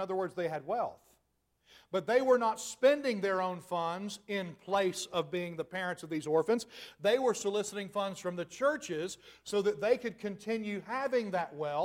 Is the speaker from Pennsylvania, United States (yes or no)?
no; Spring Hill, Tennessee, United States; is from my hometown of Spring Hill, Tennessee, in 1909.